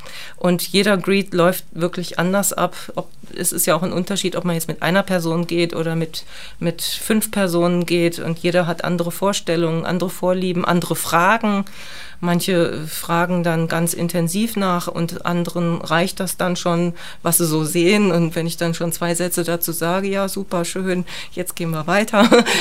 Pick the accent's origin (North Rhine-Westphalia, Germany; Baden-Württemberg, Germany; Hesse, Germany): Hesse, Germany; Kassel; Ich komme gebürtig aus Kassel und das ist vielleicht auch ein bisschen klassisch.